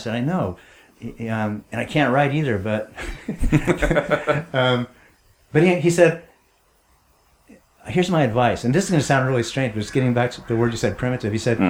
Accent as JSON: {"language": "English", "town": "San Francisco", "region": "California", "country": "United States", "tie": "born there", "said": "I was born in the Haight in San Francisco in 1951."}